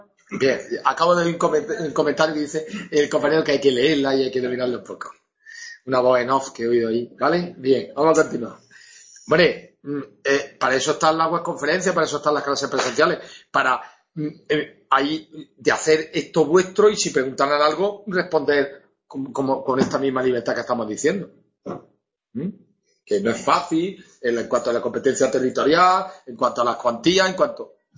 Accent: Andalusia, Spain; digo la Junta de Andalucía porque como buen andaluz se me escapa, ¿no?

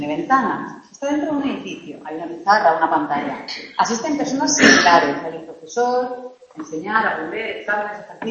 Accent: Murcia, Region of Murcia, Spain; como si estuviese, bueno, en una fiesta de Murcia, soy de Murcia

